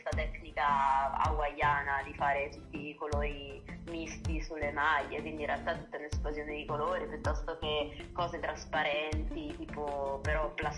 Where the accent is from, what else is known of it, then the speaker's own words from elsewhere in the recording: Marche, Italy; in realtà io sono marchigiana